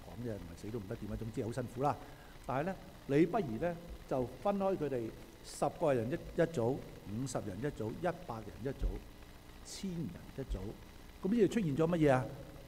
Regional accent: China; 因為對我哋中國人嚟講，幾人一排有乜關係啫？

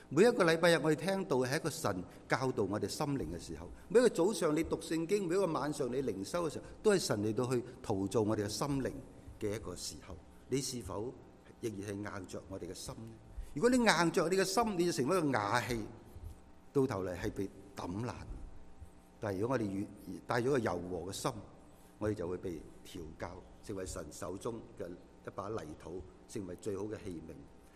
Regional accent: China; 我中国人好中意瓦煲啊、瓦撑啊

